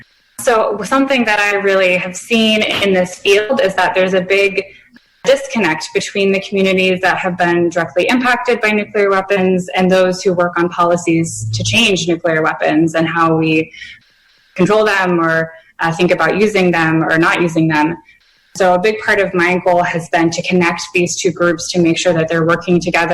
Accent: Seattle, Washington, United States; actually back in Seattle, which is my hometown.

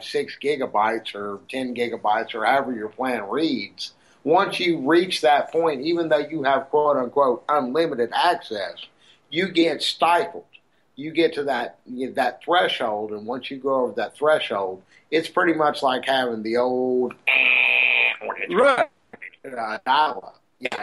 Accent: Alabama, United States; Yeah, I said y'all. I'm from Alabama.

